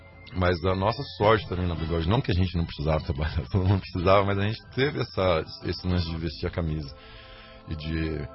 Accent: São Paulo, Brazil; moved away; eu sou de São Paulo, sou novo na cidade praticamente, tô 4 anos aqui.

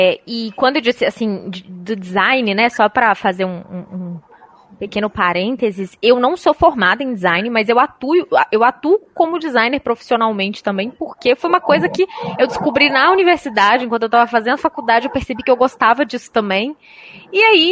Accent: Ipatinga, Minas Gerais, Brazil; now in Mariana, Brazil; não nasci em Mariana, mas eu moro em Mariana porque eu vim fazer a faculdade e fiquei. Eu sou de outra região de Minas, eu sou de Ipatinga.

